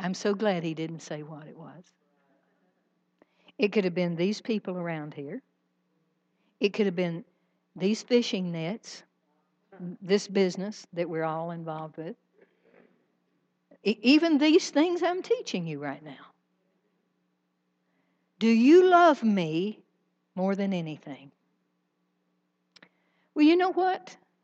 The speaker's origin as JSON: {"language": "English", "region": "Virginia", "country": "United States", "tie": "born or raised there", "said": "Now, I was raised in Southwest Virginia where people turn the air blue regularly. That was nothing new to me."}